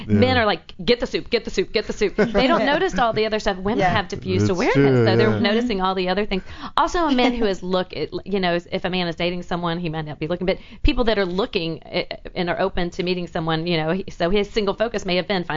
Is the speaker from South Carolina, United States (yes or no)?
yes; Charleston, South Carolina, United States; also born or lived in Columbia; I'm from South Carolina, so Charleston and Columbia.